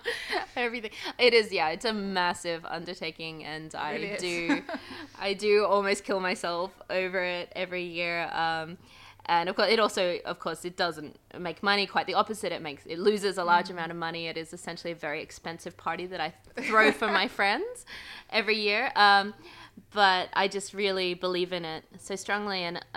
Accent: Australia; I know it's crazy to say as an Australian

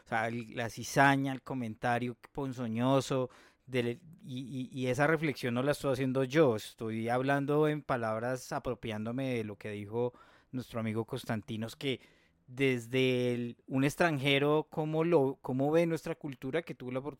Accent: Colombia

